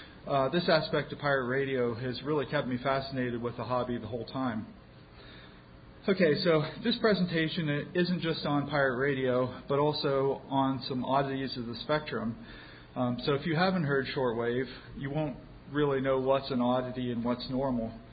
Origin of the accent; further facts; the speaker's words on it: Pennsylvania, United States; but the signals weren't too good because I'm from Western Pennsylvania, and the signal from the very tip of Maine wasn't great into Western PA.